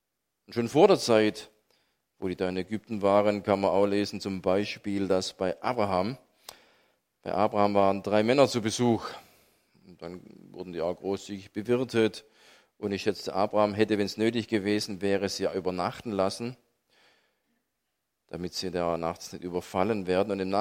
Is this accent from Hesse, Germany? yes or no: no; Großsachsenheim, Baden-Württemberg, Germany; als Zehnjähriger, wo ich so, also da in Großsachsenheim da aufgewachsen bin